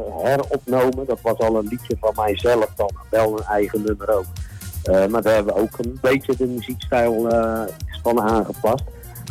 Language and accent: Dutch; South Holland, Netherlands; kom uit Nieuwe Brug aan de Rijn. En dat is een dorpje tussen, laten we zeggen, Woerden en Gouda. Naast Bodegraven.